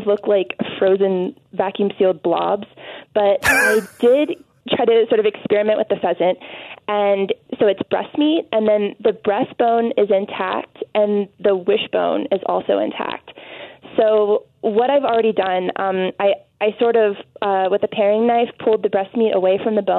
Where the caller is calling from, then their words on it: Denver, Colorado, United States; I'm calling from Denver, Colorado.